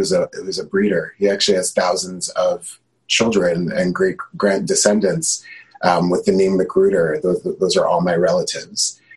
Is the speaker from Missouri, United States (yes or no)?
no; Muncie, Indiana, United States; And growing up in Muncie, knowing that I'm a son of the American Revolutionary War, I didn't know anybody else like that.